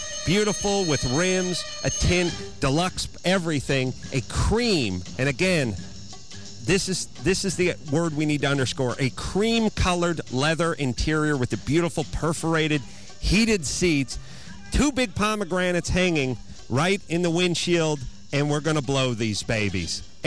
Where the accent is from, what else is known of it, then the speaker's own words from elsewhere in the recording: United States; I'm an American.